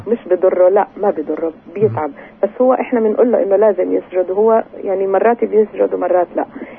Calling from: Nablus, West Bank, Palestine

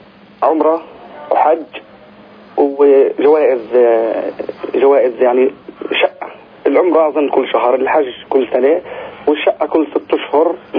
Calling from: Nablus, West Bank, Palestine; من نابلس.

